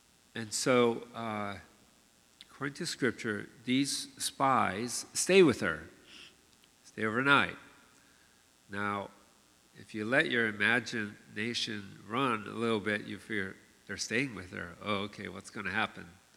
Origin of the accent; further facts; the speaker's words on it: Hawaii, United States; born there; yeah, I was born in Hawaii, but my background's Filipino, and now I live here, and I'm this hybrid person